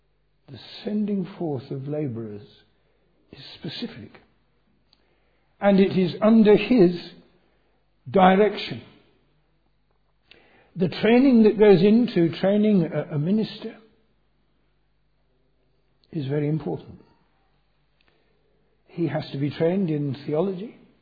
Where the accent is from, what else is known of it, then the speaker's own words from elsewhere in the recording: London, United Kingdom; As a Londoner, I was evacuated down to North Devon